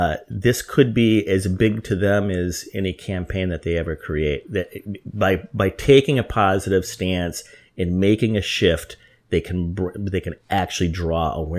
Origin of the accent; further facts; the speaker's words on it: Milford, Michigan, United States; And even my own high school. I grew up in Milford, Michigan, and the high school in Milford for years and years and years they were called the Redskins.